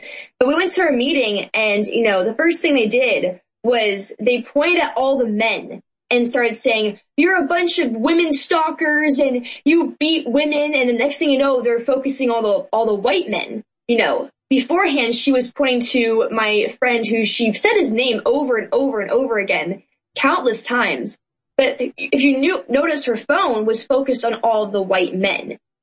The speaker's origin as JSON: {"language": "English", "town": "Berkeley", "region": "California", "country": "United States", "tie": "born or raised there", "said": "So I was actually born to a very liberal family in Berkeley. I was born and raised in Berkeley."}